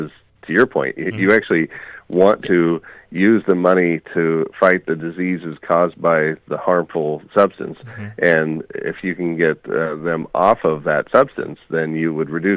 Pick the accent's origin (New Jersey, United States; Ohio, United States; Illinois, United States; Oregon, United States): Oregon, United States; Tigard; I grew up in Tigard. He lived literally up the hill, and his son and I used to play ball out in front